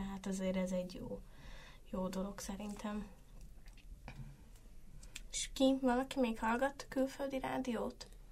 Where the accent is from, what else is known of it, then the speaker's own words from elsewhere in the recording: Zakarpattia Oblast, Ukraine; mert én meg ugye kárpátaljai vagyok, aztán ugye beszélek ukránul, oroszul